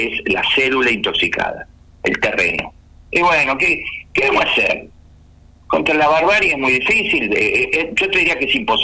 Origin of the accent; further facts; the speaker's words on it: Argentina; moved away; Soy argentino, entonces me atacan, por eso me tuve que ir a otros países.